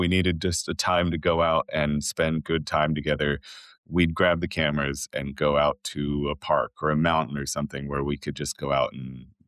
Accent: Oregon, United States; I was definitely determined to get away from my hometown. Oregon, I was not convinced that I would ever leave, which is probably what most people that grew up in Oregon would say.

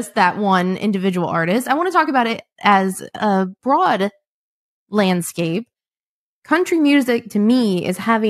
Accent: Virginia, United States; Well, I mean, we're from Virginia

